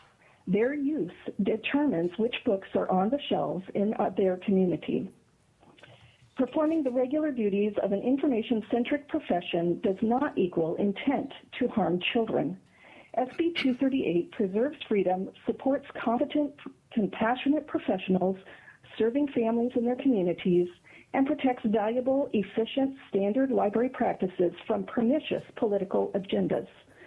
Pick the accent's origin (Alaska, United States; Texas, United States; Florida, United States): Alaska, United States; Palmer; I'm from Palmer, representing myself.